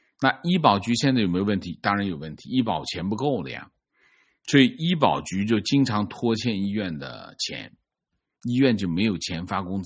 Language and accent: Chinese; Qingdao, Shandong, China; 我就是青岛人，但是我毕业那年我只能去其他城市找工作，因为我学的是集成电路，青岛根本没有对口的工作。我爱我的家乡，但我回不去我的家乡。